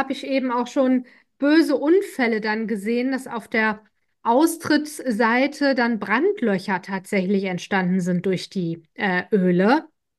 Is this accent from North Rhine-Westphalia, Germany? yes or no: yes; North Rhine-Westphalia, Germany; du wohnst ja in meiner alten Heimat quasi Nordrhein-Westfalen, wo ich auch herkomme ursprünglich. Und da ist es ja nun mal eher katholisch